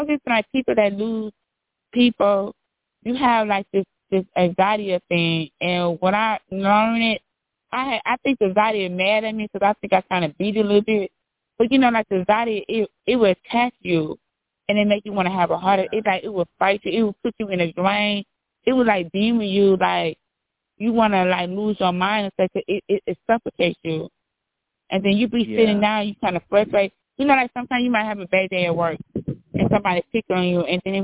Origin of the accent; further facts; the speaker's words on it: Milwaukee, Wisconsin, United States; my hometown, Milwaukee, Wisconsin